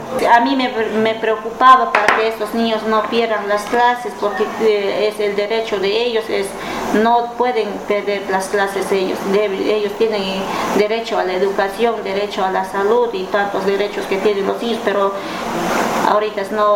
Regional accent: Gualaquiza, Morona Santiago, Ecuador; y mi residencial soy de Cantón Gualaquiza

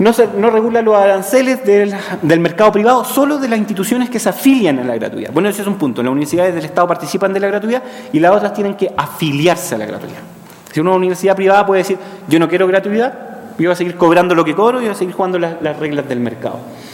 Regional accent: Chile; Yo vengo de Chile, no tengo idea de lo que significa con orientación pública.

